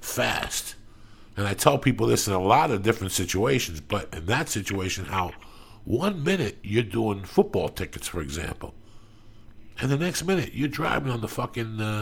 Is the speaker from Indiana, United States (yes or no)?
no; North Bergen, New Jersey, United States; I came from North Bergen, right, which is all mobster consume. On the Jersey side